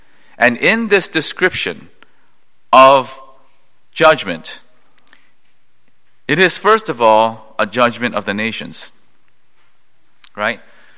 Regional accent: South Korea; Third generation Presbyterian from wonderful American Presbyterian missionaries that came to my home country of Korea back in 1884

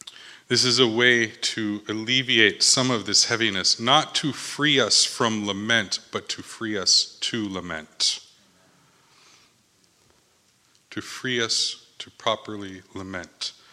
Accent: Minnesota, United States; I've grown up in the Twin Cities my whole life.

